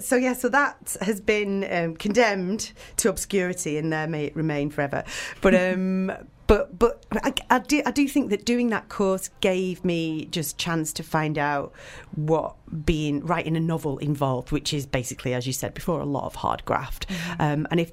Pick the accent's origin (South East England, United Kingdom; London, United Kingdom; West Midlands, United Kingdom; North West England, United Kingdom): North West England, United Kingdom; Manchester; I'm from Manchester, but I studied at university in Liverpool. And then I came back to Manchester